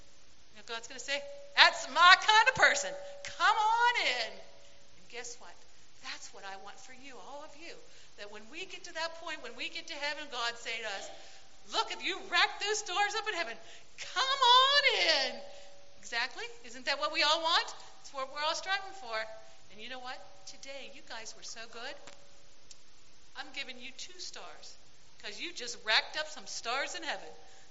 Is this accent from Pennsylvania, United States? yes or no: yes; Waynesburg, Pennsylvania, United States; Oh, we're from Waynesburg.